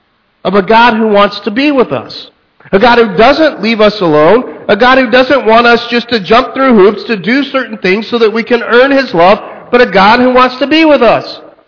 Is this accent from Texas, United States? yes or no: yes; Texas, United States; That's maybe, I'm from Texas, if y'all don't know. So I say y'all, and I say other things.